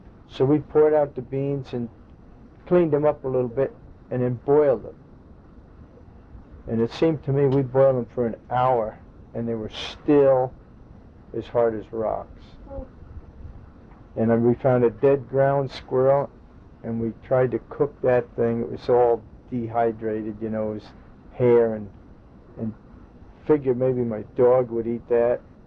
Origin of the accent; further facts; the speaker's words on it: New Jersey, United States; but as a kid growing up in New Jersey, it was so hot in the summer, we just would always go down to the Musquapsink River and swim in the river